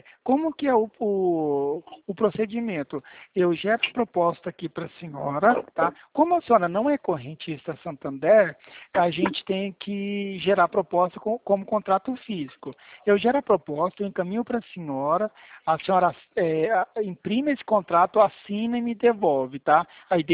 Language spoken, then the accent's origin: Portuguese; Mato Grosso do Sul, Brazil; Eu sou de Mato Grosso do Sul, tá?